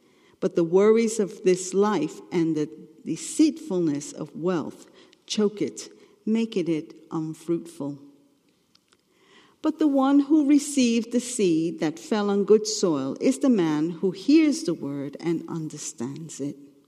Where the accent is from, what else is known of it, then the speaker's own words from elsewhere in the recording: United Kingdom; But being British, you would never tell me.